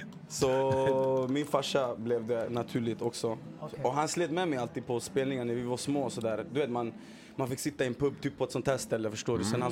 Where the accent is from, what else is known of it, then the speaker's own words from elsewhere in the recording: Gävle, Gävleborg County, Sweden; born there; Jag är född i Gävle.